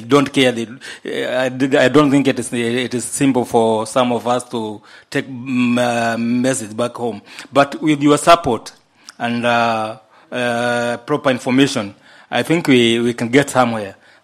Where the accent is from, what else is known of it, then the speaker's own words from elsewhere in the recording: Nairobi, Kenya; I'm from Nairobi, Kenya.